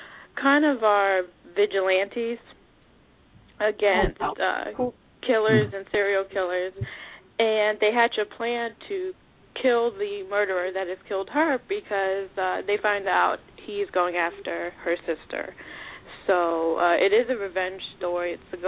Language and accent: English; Florida, United States; I'm from Florida. Born and raised here all my life.